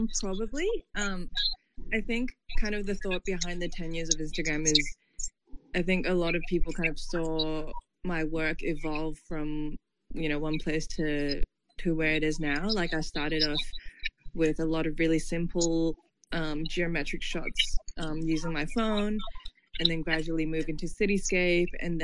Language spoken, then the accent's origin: English; Hong Kong; now in Sydney, Australia; I'm from Hong Kong, and I'm currently based in Sydney. I've been based in Sydney for the past 3 years